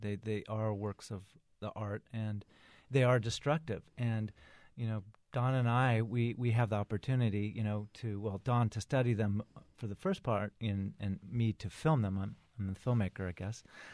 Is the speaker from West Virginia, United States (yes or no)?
no; Los Angeles, California, United States; And, you know, I'm from Los Angeles.